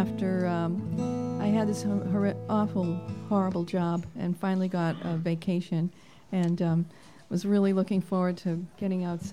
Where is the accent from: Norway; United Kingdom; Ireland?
Ireland; The rain is great, you know. Speaking as an Irishman, I suppose.